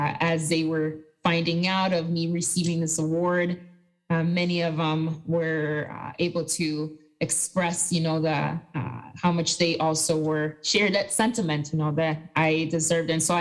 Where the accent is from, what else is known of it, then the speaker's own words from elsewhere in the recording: New York City, New York, United States; born there; I am a first-generation Latina. My family immigrated to the United States. I'm actually born in the city of New York.